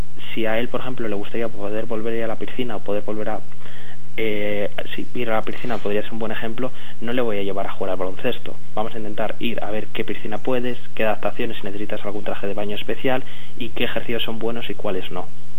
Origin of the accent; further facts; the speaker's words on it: Burgos, Castile and León, Spain; yo soy de Burgos y siempre he pensado que Burgos es una ciudad muy social